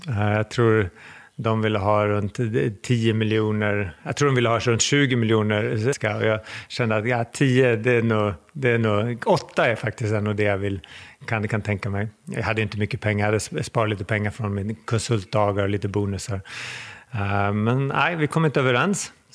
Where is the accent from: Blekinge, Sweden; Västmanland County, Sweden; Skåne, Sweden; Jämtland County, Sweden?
Västmanland County, Sweden; Skinnskatteberg; also born or lived in Mariestad; Jag växte upp utanför Skinnskatteberg, så kommer verkligen från en liten ort.